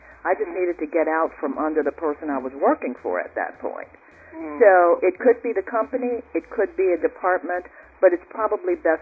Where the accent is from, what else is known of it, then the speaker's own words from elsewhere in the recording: New Orleans, Louisiana, United States; I grew up in New Orleans, went to public school, predominantly a historically black college.